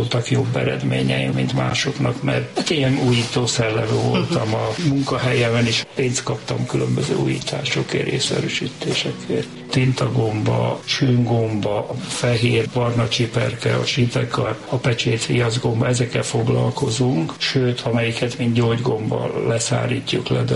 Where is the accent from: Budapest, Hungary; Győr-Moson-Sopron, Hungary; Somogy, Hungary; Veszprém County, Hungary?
Budapest, Hungary; born or raised there